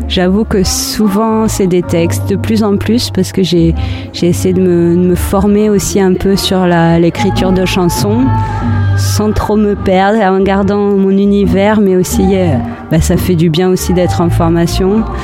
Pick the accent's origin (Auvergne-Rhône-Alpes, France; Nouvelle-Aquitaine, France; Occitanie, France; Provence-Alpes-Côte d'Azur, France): Nouvelle-Aquitaine, France; je suis passée du Lot-et-Garonne au Limousin, qui sont quand même deux campagnes, mais moi, c'était la campagne où j'étais née, donc je connaissais tout le monde. Et je suis arrivée donc en Limousin, Haute-Vienne, et là, je connaissais personne.